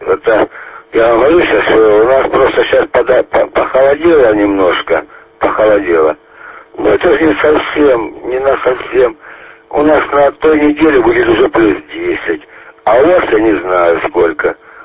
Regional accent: Krasnodar Krai, Russia; Я приехал с Кубани. Для меня было это, как вам сказать, это вообще я такого мороза никогда не видел в жизни

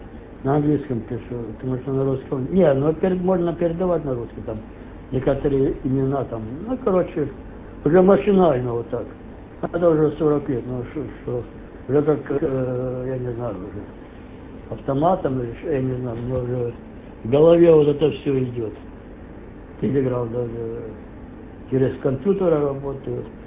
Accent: Ukraine; moved away; Я сам с Украины

